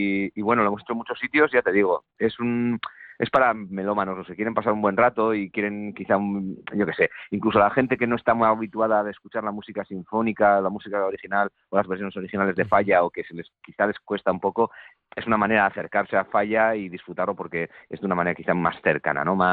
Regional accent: Bilbao, Basque Country, Spain; más para mí que yo soy bilbaíno

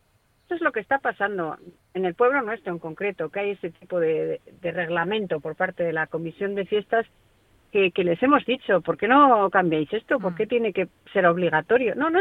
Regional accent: Algorta, Basque Country, Spain; Hace mucha pena porque es mi pueblo, yo me he criado ahí en el Puerto Viejo, en la playa y tal.

